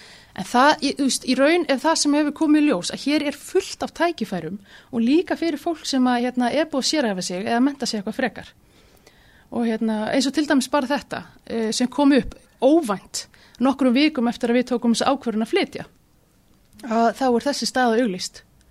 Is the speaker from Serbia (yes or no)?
no; Sweden; moved away as an adult; now in Ísafjörður, Iceland; ég ólst upp í Svíþjóð og var þar alveg kláraði menntaskólan þar og kom þá til Íslands og fór þá hingað til Ísafjarðar eftir menntaskóla